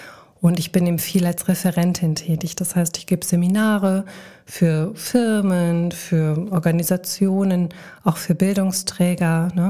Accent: Berlin, Germany; now in Bad Nenndorf, Germany; Ursprünglich komme ich aus Berlin tatsächlich und bin wirklich für die Ausbildung nach Niedersachsen gekommen, nach Bad Nenndorf gekommen. Es war ein kleiner Kulturschock, muss ich zugeben, aus der großen Stadt hier aufs Land, ins Dörfliche, ins Kleinstädtische.

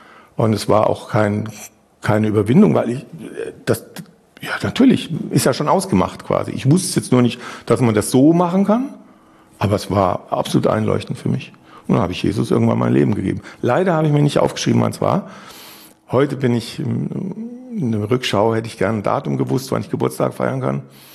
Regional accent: Munich, Bavaria, Germany; ich komme ja aus München

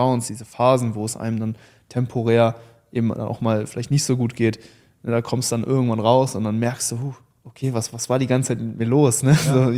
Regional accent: North Rhine-Westphalia, Germany; born or raised there

